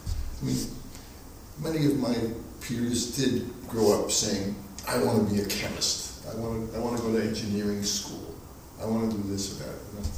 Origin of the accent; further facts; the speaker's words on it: Queens, New York, United States; Well, the neighborhood was called Sunnyside. Still is. And it's, I grew up at near the corner of 46th Street and Queens Boulevard in Queens.